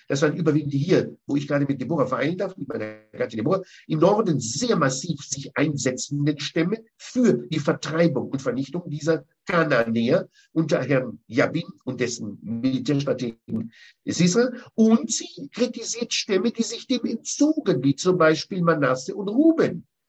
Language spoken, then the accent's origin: German; Israel; in der Zeit, in der ich in Israel aufwuchs